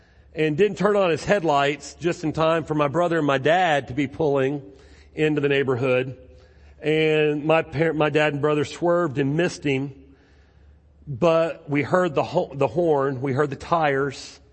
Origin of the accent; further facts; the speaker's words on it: Baton Rouge, Louisiana, United States; I am from Baton Rouge. Got a mom and a dad. I've got an older brother.